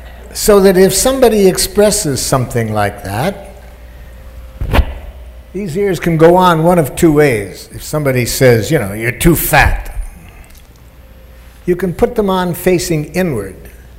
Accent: Detroit, Michigan, United States; No, hell, I grew up in Detroit, and I get those two places mixed up.

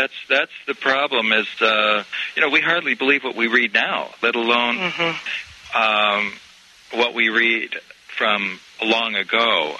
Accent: Portland, Oregon, United States; That's my hometown, incidentally.

